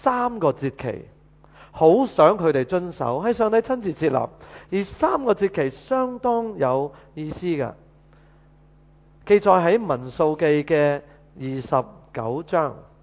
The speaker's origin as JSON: {"language": "Cantonese", "country": "China", "said": "我哋中国人差唔多成个月，由农历年前后都好多唔同庆祝准备。"}